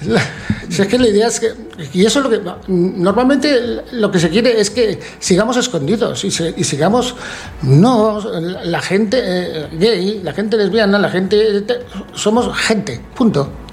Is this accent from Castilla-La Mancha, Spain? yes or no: no; Valencian Community, Spain; first language Valencian; yo soy valenciano parlante